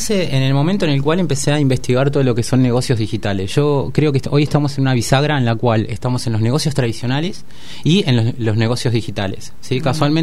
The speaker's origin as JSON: {"language": "Spanish", "town": "San Vicente", "region": "Buenos Aires Province", "country": "Argentina", "said": "De, bueno, zona sur, San Vicente, vengo viajando."}